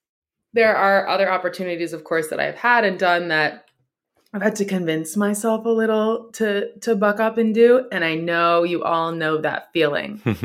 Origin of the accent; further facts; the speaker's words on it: Canada; I never ever, maybe because I'm Canadian, will be anything less than kind about it.